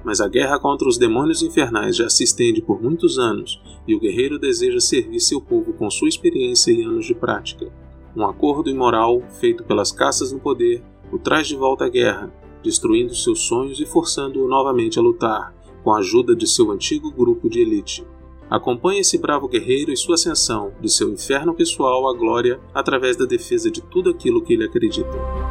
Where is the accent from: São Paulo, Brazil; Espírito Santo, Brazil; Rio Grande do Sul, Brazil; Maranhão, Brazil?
Espírito Santo, Brazil; Vitória; also born or lived in Natal; Tenho 42 anos e sou de Natal, Rio Grande do Norte, mas desde pequeno fui para a cidade de Vitória, no Espírito Santo, e lá vivi até 2007.